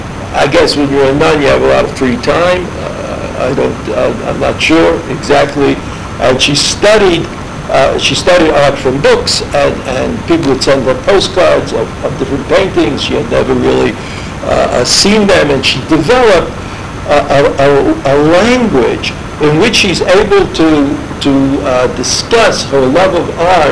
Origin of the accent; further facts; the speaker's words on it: New York, United States; since I'm from New York, automatically prejudiced me against him, right?